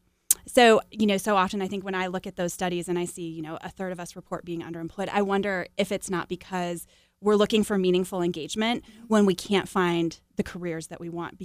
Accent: Arizona, United States; moved away as an adult; I was raised in Arizona and moved out to Washington, D.C. after college.

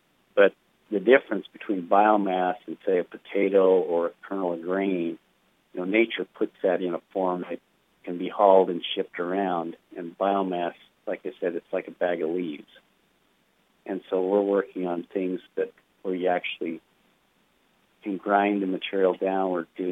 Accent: Ashton, Idaho, United States; So, yes, I grew up in Ashton, Idaho, on a farm.

